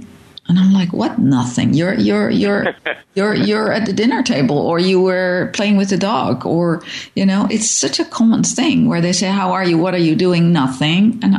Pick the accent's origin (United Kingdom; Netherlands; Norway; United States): Netherlands; moved away as an adult; we're from Holland and we came here with our five kids.